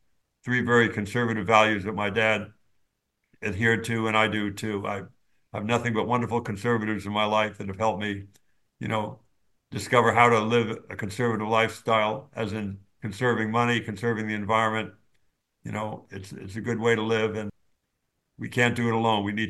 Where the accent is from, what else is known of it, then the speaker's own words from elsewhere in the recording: Los Angeles, California, United States; It started at the earliest age growing up in Los Angeles in the San Fernando Valley.